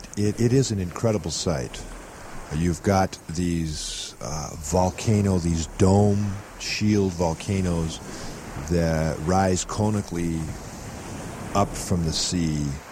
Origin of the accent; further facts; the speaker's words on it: Hawaii, United States; born there; now in Seattle, United States; I'm a Seattle middle school teacher. I was born in Hawaii, and recently I returned on sort of a vision quest.